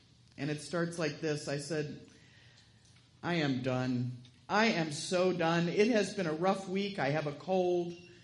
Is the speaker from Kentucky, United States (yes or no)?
yes; Kentucky, United States; Some of you may know I came here from Kentucky, which is considerably warmer than it is here.